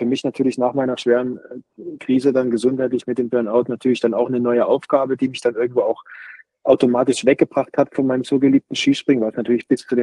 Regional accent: Johanngeorgenstadt, Saxony, Germany; also born or lived in Hinterzarten, Germany; meinen Heimatverein, sowohl Johann Geheugenstadt, wo ich aufgewachsen bin

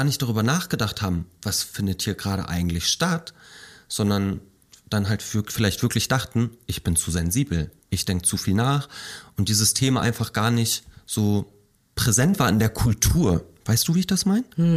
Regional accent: Lower Saxony, Germany; Ich bin auch in Niedersachsen

